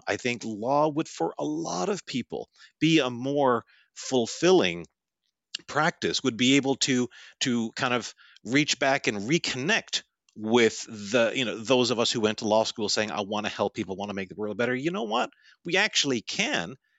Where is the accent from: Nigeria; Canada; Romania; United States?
Canada; the fact that I'm Canadian, based in Canada